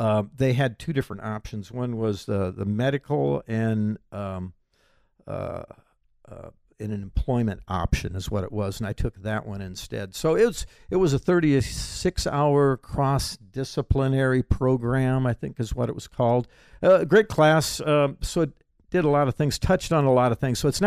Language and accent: English; Sioux City, Iowa, United States; Well, I'm a native Siouxlander. I, born and raised in Sioux City. I went to all schools here in town.